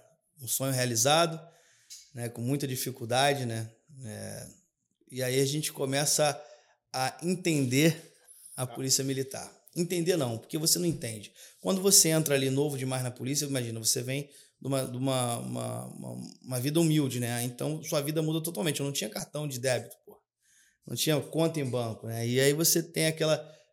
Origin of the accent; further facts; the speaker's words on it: São Gonçalo, Rio de Janeiro, Brazil; Isso no Rio de Janeiro, São Gonçalo.